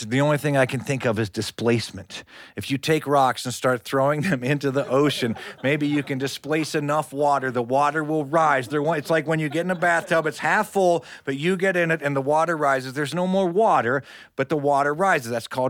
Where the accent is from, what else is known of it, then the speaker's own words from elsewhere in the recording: West Virginia, United States; No, I grew up in West Virginia. The freshest seafood I ever had was canned salmon.